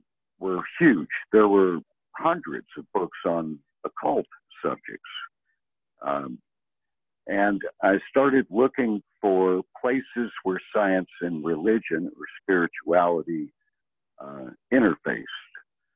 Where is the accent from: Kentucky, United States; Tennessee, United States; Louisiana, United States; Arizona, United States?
Kentucky, United States; I grew up in Kentucky during the era of the Sputnik, the space race